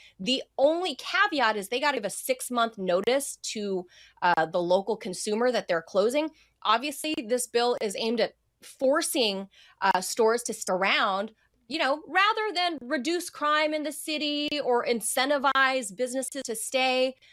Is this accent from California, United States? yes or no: yes; California, United States; Well, Rick, first, let me start off by saying I'm from Southern California